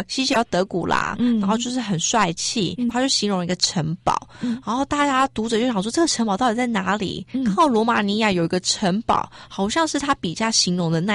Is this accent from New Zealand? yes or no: yes; New Zealand; 我记得我小时候在纽西兰的时候，我有一个朋友他们就住在墓地旁边